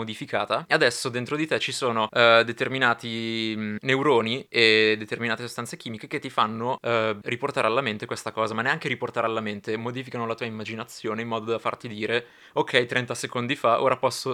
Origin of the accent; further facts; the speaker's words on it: Apulia, Italy; Vabbè, raga, sono pugliese.